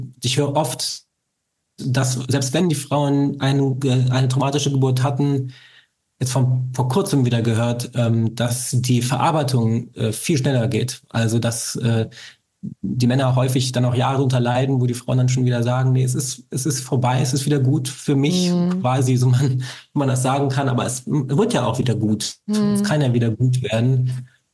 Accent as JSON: {"language": "German", "town": "Cologne", "region": "North Rhine-Westphalia", "country": "Germany", "said": "Ich bin aus Köln"}